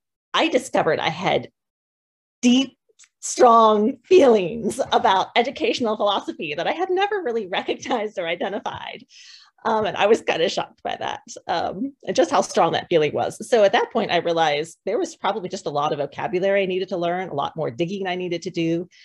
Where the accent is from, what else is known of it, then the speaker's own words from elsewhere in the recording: Raleigh, North Carolina, United States; So I grew up in the Raleigh area. I still live in the Raleigh area.